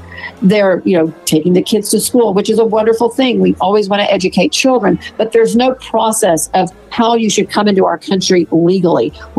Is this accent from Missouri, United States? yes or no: no; Texas, United States; As you know, Kevin, I've been to the border, and I'm from Texas, so I'm very familiar with the border.